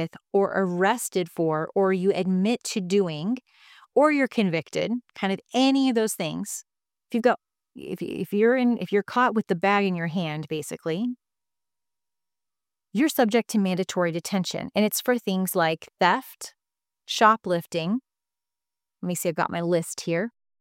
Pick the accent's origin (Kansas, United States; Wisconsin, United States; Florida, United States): Kansas, United States; I'm from Kansas, so we say the law anytime we're talking about law enforcement or the cops or a sheriff or anything like that.